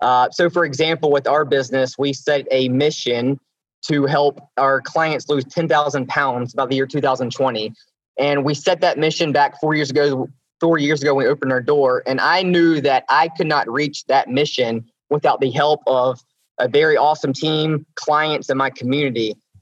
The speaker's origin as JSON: {"language": "English", "region": "the South", "country": "United States", "accent": "Southern", "said": "hopefully everyone can understand my Southern accent here"}